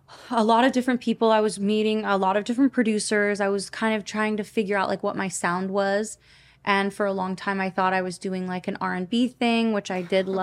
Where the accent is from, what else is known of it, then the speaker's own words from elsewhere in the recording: California, United States; also born or lived in Washington, D.C.; I grew up in Northern California.